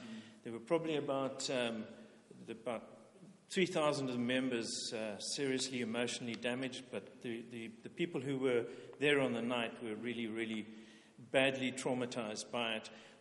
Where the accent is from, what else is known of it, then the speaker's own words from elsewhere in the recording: Zimbabwe; moved away as an adult; also born or lived in United Kingdom / Cape Town; And I was born in the UK. At 3 months, I went to Rhodesia, which is now Zimbabwe, where I was schooled and spent 2 years in the Rhodesian Army, and then went to Cape Town University to study.